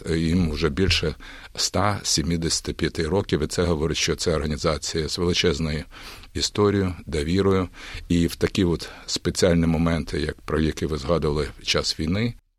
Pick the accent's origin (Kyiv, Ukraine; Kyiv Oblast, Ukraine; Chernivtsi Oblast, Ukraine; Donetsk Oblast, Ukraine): Donetsk Oblast, Ukraine; born there; сам народився на Сході, на Донеччині. І зараз, як для нікого, мені дуже прикро бачити те, що моє рідне місто в окупації